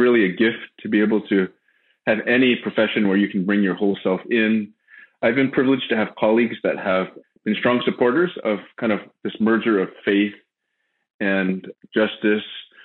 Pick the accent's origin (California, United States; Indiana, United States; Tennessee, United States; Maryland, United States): California, United States; Hacienda Heights; also born or lived in East Los Angeles; I was born in East Los Angeles. I was raised in Hacienda Heights, kind of the San Gabriel Valley, not too far from Fuller.